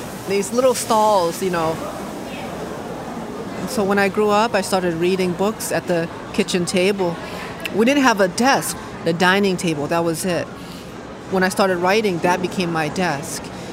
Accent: Hartford, Connecticut, United States; I immigrated in 1990. I was 2 years old. And the space reminds me of my childhood, growing up in Hartford, Connecticut, living in a one-room, one-bedroom apartment with 7 of my family members who initially immigrated with me

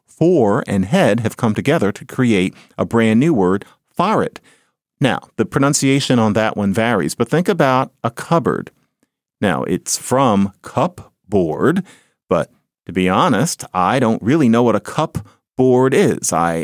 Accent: Philadelphia, Pennsylvania, United States; Broad Street, I say, as a Philadelphian, you don't say Broad Street.

